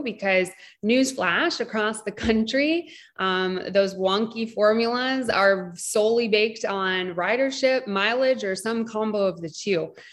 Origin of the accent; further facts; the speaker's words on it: Minnesota, United States; also born or lived in northern Michigan; I grew up in Minnesota, way northern Minnesota, northern Michigan. You can use a snowmobile to get to school